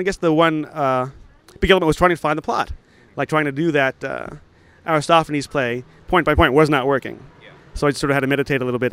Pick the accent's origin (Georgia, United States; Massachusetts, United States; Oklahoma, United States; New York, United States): New York, United States; Port Jefferson; Like, those sort are of my hometown of Port Jefferson in Long Island.